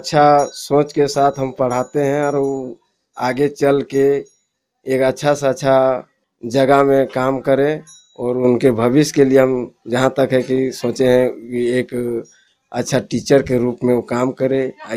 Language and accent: Hindi; Dumri, Jharkhand, India; हमारे गिरिडीह लोकसभा के अंतर्गत में हम डुमरी विधानसभा से आते हैं